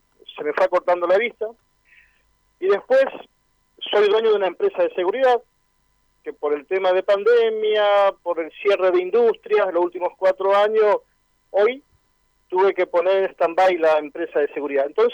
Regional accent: Santa Fe, Argentina; No, en Santa Fe, Santa Fe. Yo tengo la sospecha de que me enfermé en Santa Fe, en mi pueblo transbordando.

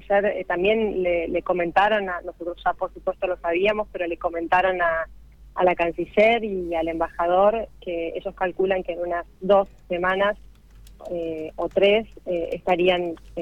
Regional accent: Santa Fe, Argentina; nosotros primero como santafesinos debemos analizar cuáles son esas exigencias del mercado destino

